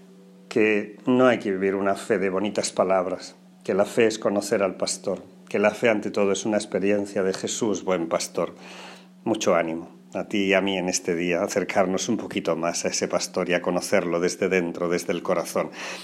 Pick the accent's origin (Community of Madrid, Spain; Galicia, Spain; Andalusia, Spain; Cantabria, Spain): Andalusia, Spain; Porcuna; En mi pueblo de Porcuna también hay una famosa ermita y romería de San Marcos.